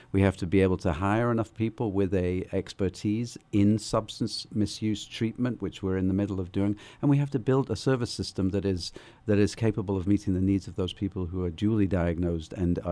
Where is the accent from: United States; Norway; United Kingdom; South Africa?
United Kingdom; England; And of course, because I'm from England, there's another story in terms of Winston Churchill, which runs along those lines.